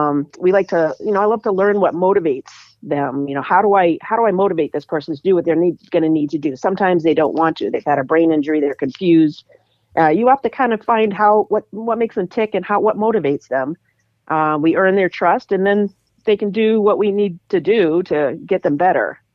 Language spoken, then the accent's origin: English; Auburn, Maine, United States; Actually, no, I grew up in Maine.